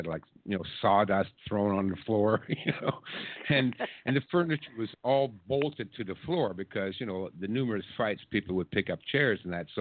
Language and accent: English; Toronto, Ontario, Canada; Come on, I'm from Toronto. We have Somalian neighborhoods in Toronto.